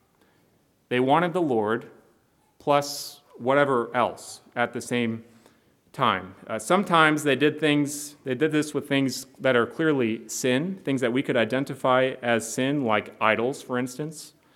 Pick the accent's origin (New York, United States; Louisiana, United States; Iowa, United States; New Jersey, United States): Iowa, United States; Davenport; Where I grew up in Davenport, Iowa, there were lots of Bears fans around us in our area. My hometown is only about 2.5 hours west of Chicago